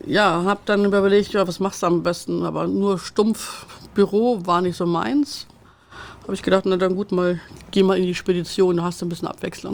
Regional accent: Wolfsburg, Lower Saxony, Germany; now in Hamburg, Germany; Tatsächlich in Wolfsburg. Aufgewachsen und bin dann 91, ich sag mal, geflüchtet mehr oder weniger.

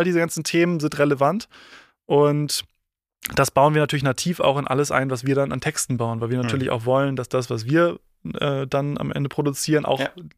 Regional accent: Munich, Bavaria, Germany; ich komme aus München

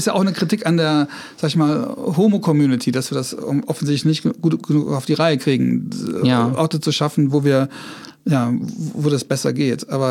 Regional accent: Trier, Rhineland-Palatinate, Germany; Aber ich komme aus Trier. In Trier gibt es einen queeren Verein, der hat sich gegründet, als ich da weg bin.

